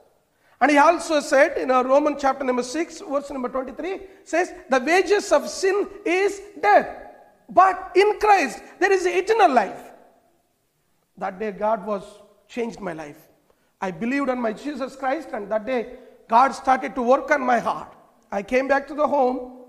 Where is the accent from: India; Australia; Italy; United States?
India; Well, I came from India.